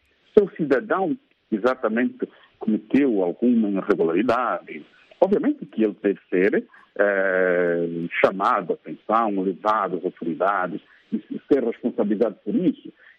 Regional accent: Cambu, Angola; O que está em Luanda não pode seguir para quem está, por exemplo, no Cambu, na minha terra natal.

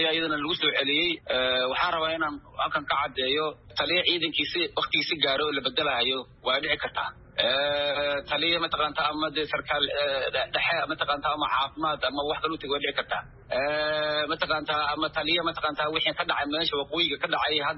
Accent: Somali Region, Ethiopia; anigu waxaan ka soo jeedaa Soomaalida Itoobiya

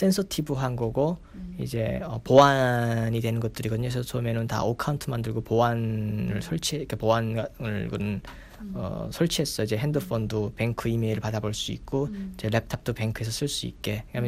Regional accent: North Korea; 내가 북한에서 왔다는 소리 안 했거든요.

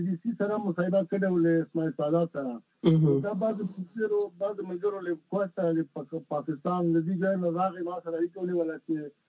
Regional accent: Logar, Afghanistan; مونږ اصلا د لوګر د سر

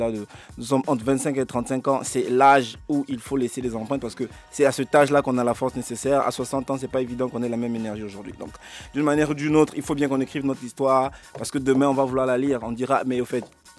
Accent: Pointe-Noire, Republic of the Congo; Je viens de la République du Congo-Brazzaville, plus précisément de la ville de Pointe-Noire, la ville côtière.

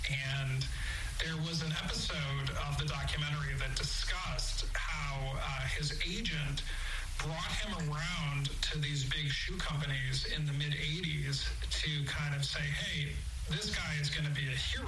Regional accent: Cleveland, Ohio, United States; Michael Jordan defeated my hometown Cleveland Cavaliers with a last-second shot

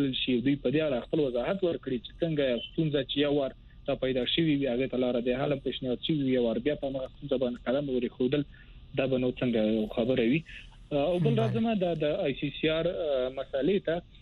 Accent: Wardak, Afghanistan; زه اصل کې د وردګو د ولایت څخه یم

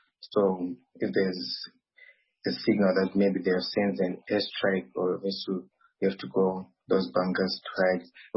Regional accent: Zimbabwe; English is a second language; moved away as an adult; now in Khmelnytskyi, Ukraine

